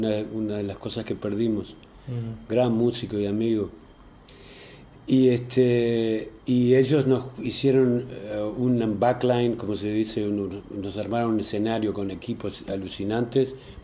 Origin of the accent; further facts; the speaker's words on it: Minas, Lavalleja, Uruguay; cuando tocamos en mi pueblito querido de Minas